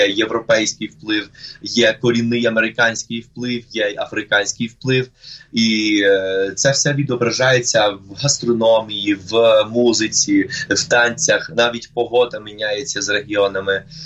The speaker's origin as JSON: {"language": "Ukrainian", "region": "Bogotá", "country": "Colombia", "said": "я з Боготи."}